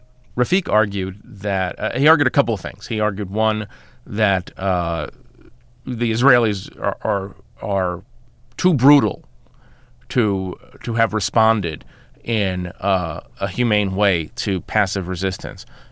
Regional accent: United States; I always felt when I was growing up in America like David Ben-Gurion.

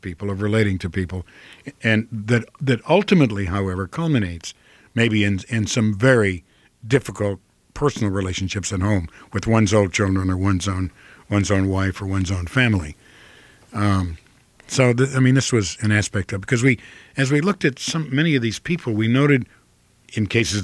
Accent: Midwest, United States; accent: Midwestern; But I am from the Midwest.

